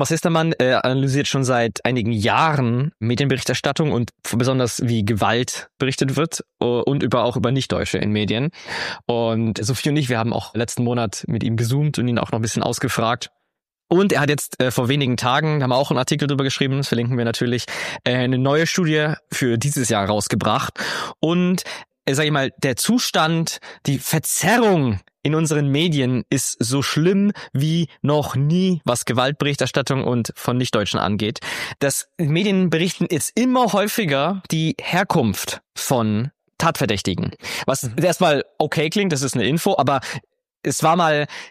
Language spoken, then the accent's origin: German; Augsburg, Bavaria, Germany; meine Heimatstadt Augsburg